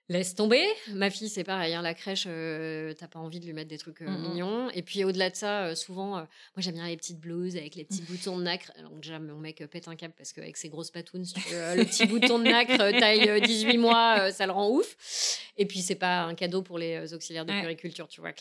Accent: Paris, Île-de-France, France; Heureusement que je lui ai pas dit que je venais de Paris

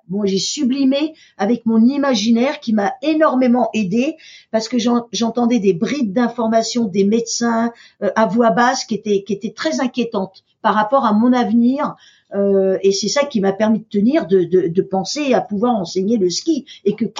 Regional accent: Paris, Île-de-France, France; also born or lived in Amiens; je suis née à Amiens. Donc après, je suis venue à Paris. Et donc, je suis une Parisienne

